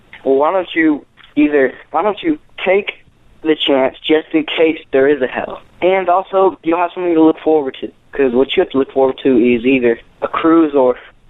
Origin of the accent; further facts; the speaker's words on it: Katy, Texas, United States; I am from Katy, Texas, and I am a Roman Catholic.